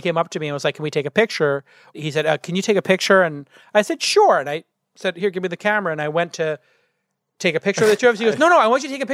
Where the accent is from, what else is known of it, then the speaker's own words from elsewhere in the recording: New York, United States; I grew up in New York.